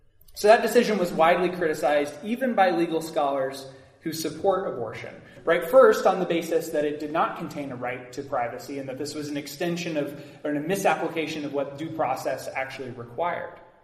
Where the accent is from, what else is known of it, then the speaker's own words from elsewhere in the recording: Colorado, United States; And that's why in my home state of Colorado, it has been legal since then